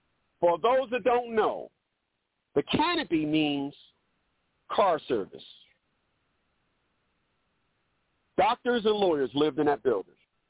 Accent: Newark, New Jersey, United States; I'm from Newark.

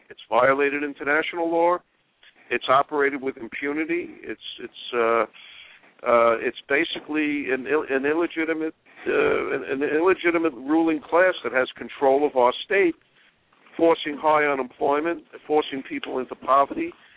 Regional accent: New York, United States; Now, I'm from New York, so I can only speak to New York

